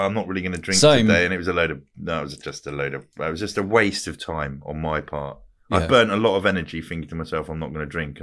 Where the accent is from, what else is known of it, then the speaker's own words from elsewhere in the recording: Plymouth, South West England, United Kingdom; born there; Well, I was born in Plymouth originally. I was born in Plymouth at the end. It was not originally.